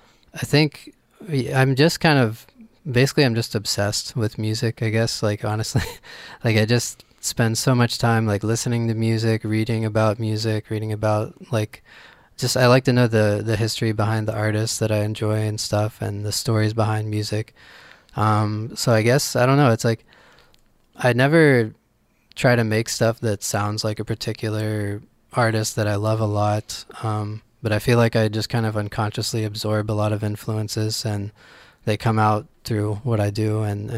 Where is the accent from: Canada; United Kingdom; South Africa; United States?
United States; Franklin, Pennsylvania; moved away as an adult; also born or lived in Austin / New Orleans; I grew up in Pennsylvania and in a small town called Franklin. And I left there when I was about 23, 24 and moved down south. I lived in Austin for a bit and then New Orleans for a few years.